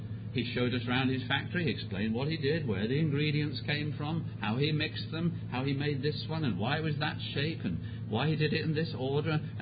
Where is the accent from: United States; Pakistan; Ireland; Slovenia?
Pakistan; born there; I was born in Pakistan, some of you know that, except it wasn't Pakistan then, but that's what I have to write in my passport. It was British India.